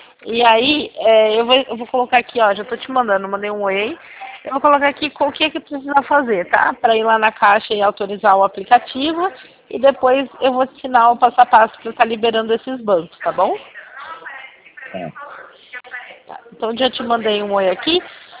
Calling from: São Carlos, São Paulo, Brazil; Eu sou aqui de São Carlos, tá?

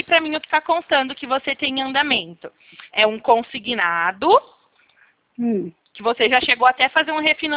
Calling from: São Paulo, Brazil; Isso, no interior de São Paulo eu fico.

